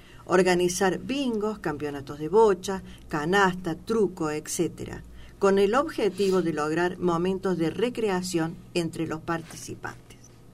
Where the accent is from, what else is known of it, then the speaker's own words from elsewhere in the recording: Argentina; Ya nos hemos reunido a compartir una comidita, como todos argentinos, ¿viste?